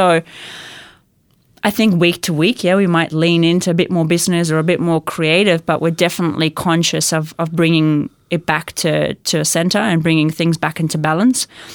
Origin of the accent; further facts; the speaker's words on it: Zimbabwe; growing up in Zimbabwe